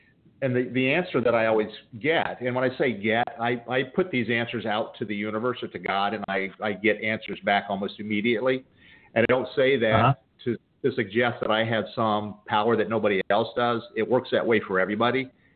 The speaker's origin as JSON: {"language": "English", "town": "Buffalo", "region": "New York", "country": "United States", "tie": "born there", "said": "here I was born in Buffalo, New York. I'm white. I'm middle class."}